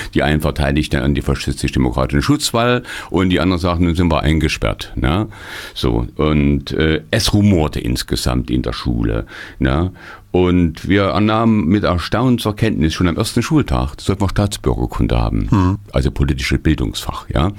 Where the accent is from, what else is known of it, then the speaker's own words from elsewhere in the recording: Oberhof, Thuringia, Germany; born there; Sie kamen dann, sie wurden nach Oberhof evakuiert, deswegen bin ich gebürtiger Oberhofer.